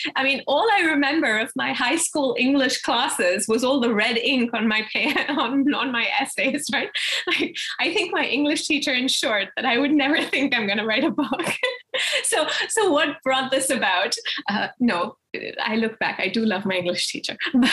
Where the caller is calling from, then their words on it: Boston, Massachusetts, United States; I'm here from Boston.